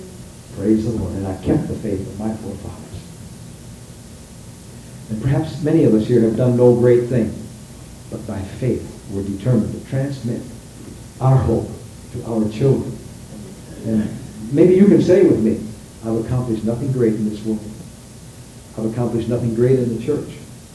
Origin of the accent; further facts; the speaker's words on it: Eau Claire, Wisconsin, United States; Or in the Eau Claire Daily Telegram, my hometown.